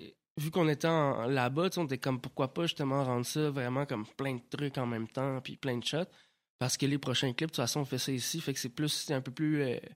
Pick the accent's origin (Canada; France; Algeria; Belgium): Canada; Montreal, Quebec; moi, je suis Montréalais.